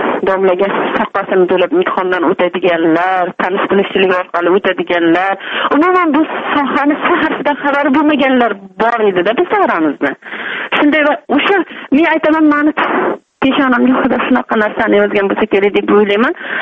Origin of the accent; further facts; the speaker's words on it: Samarqand Region, Uzbekistan; Men Samarqand viloyatining Oqdaryo tumanida 66 yilda tug'ilganman. Bolaligim asosan yaylovlarda mol boqish, paxta dalalarida paxta terish bilan o'tgan.